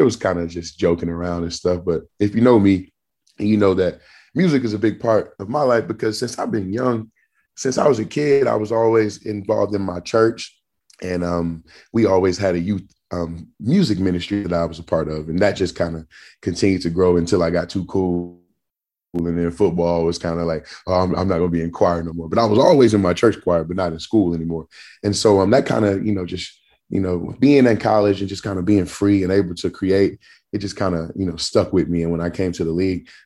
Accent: Jasper, Texas, United States; now in Atlanta, United States; he also has roots back in Louisiana, which is not very far from my hometown in Jasper.

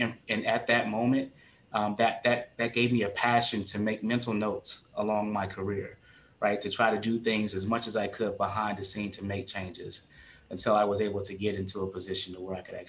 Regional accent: the South, United States; Growing up in the South, we have families on the Oakland Plantation in Natchitoches, Louisiana

